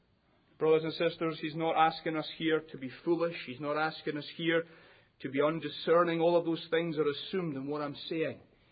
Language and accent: English; Scotland, United Kingdom; And I confess to you, as a Scotsman, this one starts to just make it too painful.